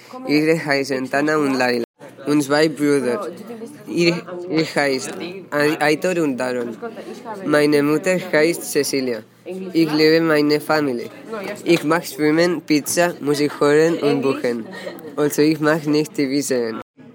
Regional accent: Andalusia, Spain; German is a second language; now in Armentera, Spain; Ich bin 14 Jahre alt. Ich komme aus Andalusia. Also, ich wohne in Armentera, Katalonia.

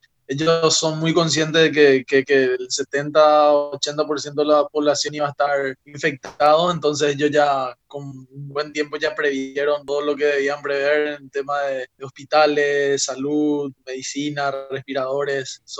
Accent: Paraguay; now in Germany; vino a Alemania, en el país, en mi país, en Paraguay

